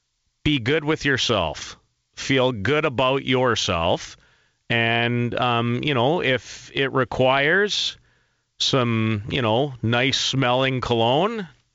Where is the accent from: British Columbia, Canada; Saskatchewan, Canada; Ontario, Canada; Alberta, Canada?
Saskatchewan, Canada; Saskatoon; I don't think so. It's my hometown.